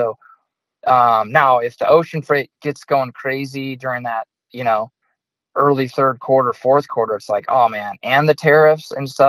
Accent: United States; And as an American who wants what's best for our country, I totally get that.

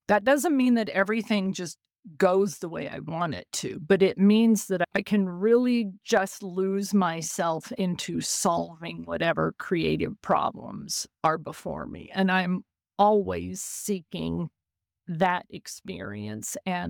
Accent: Colorado, United States; So growing up in Southeast Colorado, sometimes, because this was back when cars were pretty basic and we didn't have cell phones and things

